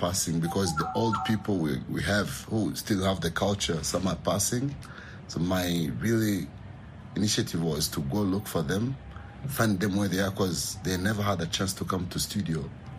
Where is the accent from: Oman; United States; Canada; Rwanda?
Rwanda; Rusizi, Western Province; born there; So my grandpa used to tell me I'm from Chinyaga. And then I was like, what is Chinyaga? Because when I was born, it was called Chiangugu by then. And some people know it as Lusizi, now it's called Lusizi.